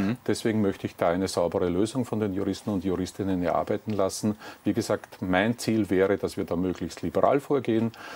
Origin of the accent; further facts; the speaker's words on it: Upper Austria, Austria; Als Oberösterreicher habe ich immer, wenn ich nach Wien gefahren bin, dieses Plakat vor mir gesehen.